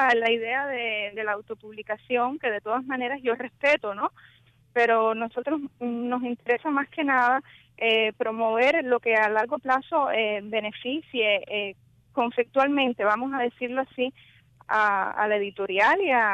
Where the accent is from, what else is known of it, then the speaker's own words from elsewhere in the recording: Havana, Cuba; De Ciudad Habana, de Playa.